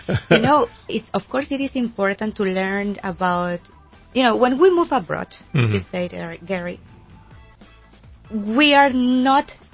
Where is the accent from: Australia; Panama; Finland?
Panama; Las Tablas, Los Santos; We are from Las Tablas here in Panama.